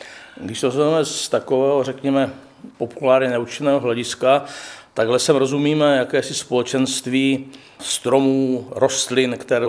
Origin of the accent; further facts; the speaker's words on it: Krhová, Zlín Region, Czechia; Vyrůstal jsem poblíž Valského Meziříčí ve vsi Krhová, kdy jsme měli les přímo za Humry.